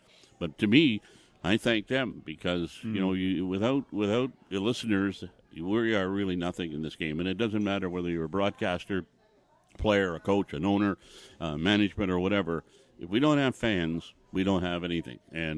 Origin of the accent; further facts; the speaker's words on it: Campbellton, New Brunswick, Canada; he was a radio station manager in my hometown in Campbellton, New Brunswick